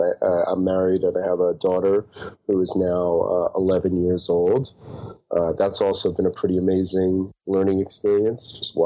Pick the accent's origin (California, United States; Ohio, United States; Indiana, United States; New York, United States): New York, United States; moved away as an adult; Well, I grew up in New York, which was very flat. So in my 20s, I moved west.